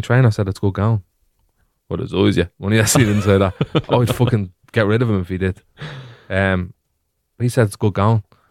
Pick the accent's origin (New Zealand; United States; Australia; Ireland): Ireland; Finglas, Leinster; Yeah, Finglas.